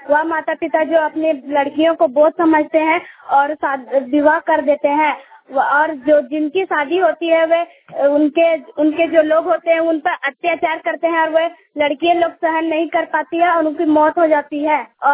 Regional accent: Koderma, Jharkhand, India; मैं राजकीय कन्या मध्य विद्यालय में पढ़ती हूँ। मेरा जिला है कोडरमा।

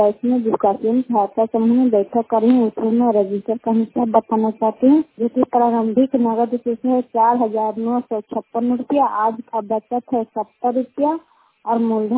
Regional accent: Bihar, India; सुखहरिया का रहने वाले हैं।

